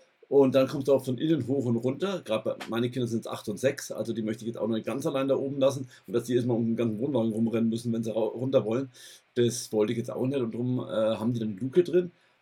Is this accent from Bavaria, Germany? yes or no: yes; Bavaria, Germany